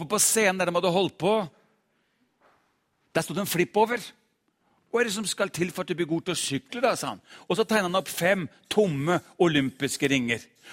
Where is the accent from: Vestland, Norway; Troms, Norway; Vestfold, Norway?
Vestfold, Norway; Larvik; jeg kommer fra Larvik